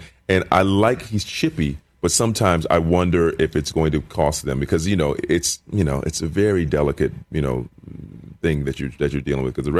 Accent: South Carolina, United States; You know, South Carolina, which, you know, we had no basketball team. Grew up without a professional basketball team

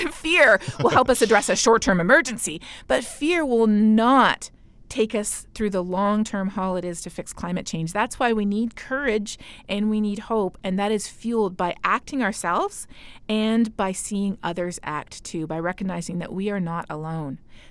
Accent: Canada; My home country of Canada

